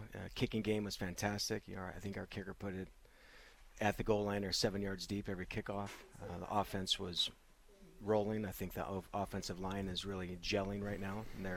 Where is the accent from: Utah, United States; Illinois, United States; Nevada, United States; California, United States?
California, United States; Clovis; Born and raised in Clovis. My dad was a farm manager in Madera, but chose to live at Fowler and Shepherd. My parents still live there. Moved there in 1978, still in the same home.